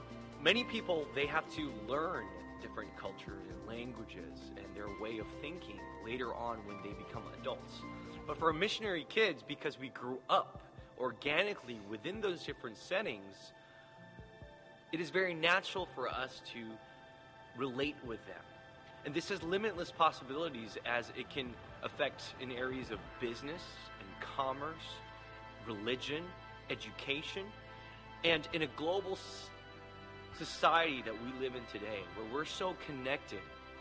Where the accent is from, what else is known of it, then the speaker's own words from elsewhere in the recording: Budapest, Hungary; I am a MK from Budapest, Hungary.